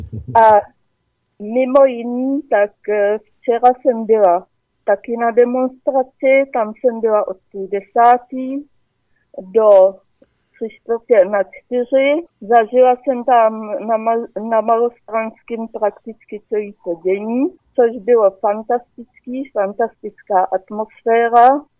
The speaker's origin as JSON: {"language": "Czech", "town": "Plzeň", "region": "Plzeň Region", "country": "Czechia", "said": "A jsem z Plzně a přijela jsem domů teda až asi 6:30"}